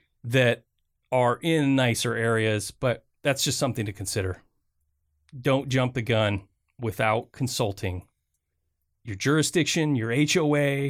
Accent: Flint, Michigan, United States; I grew up in Flint, Michigan, and there's a small area of Flint called Carriage Town.

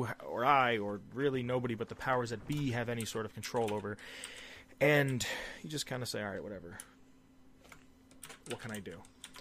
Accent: United States; for me at least, as an American, the way I see it

